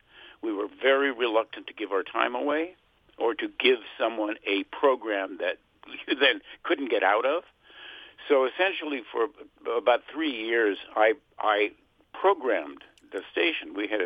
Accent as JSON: {"language": "English", "town": "Los Angeles", "region": "California", "country": "United States", "tie": "born or raised there", "said": "I grew up in Los Angeles in a cottage. My parents went to India when I was 18, and I lived on my own for the rest of that time."}